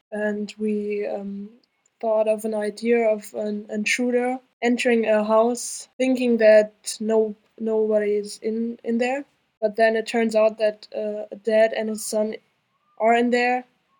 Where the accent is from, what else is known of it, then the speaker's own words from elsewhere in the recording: Frankfurt, Hesse, Germany; born there; English is a second language; I'm from Germany too, and I was born in Frankfurt.